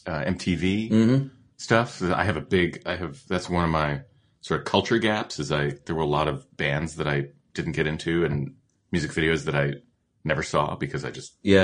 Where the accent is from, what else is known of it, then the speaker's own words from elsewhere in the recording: Colchester, Connecticut, United States; I grew up in Connecticut, in a town called Colchester, which mm-hmm. is sort of in the middle of the state, and it is sort of rural, farmland, small town Connecticut